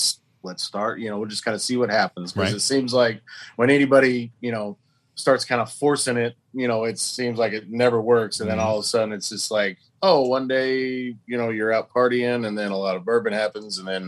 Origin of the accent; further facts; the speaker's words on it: Oklahoma, United States; And if we're around, we're all from Oklahoma.